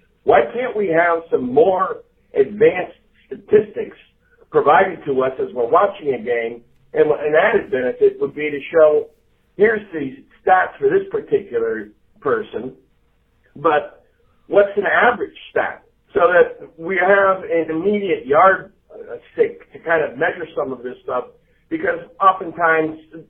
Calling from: Hartford, Connecticut, United States; I'm calling you from Hartford, Connecticut.

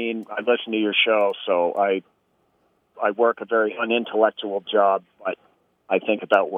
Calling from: Barre, Vermont, United States; I'm calling from Barrie, Vermont.

